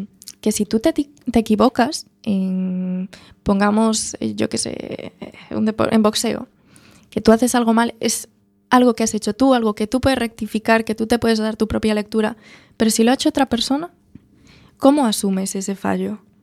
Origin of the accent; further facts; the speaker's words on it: Vigo, Galicia, Spain; No, yo soy de la gran ciudad, soy de Vigo.